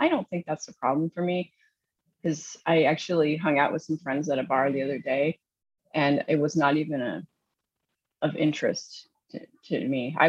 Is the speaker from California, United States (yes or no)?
no; Indiana, United States; I grew up in Southern Indiana. I was raised by my mom and my grandmother and my cousin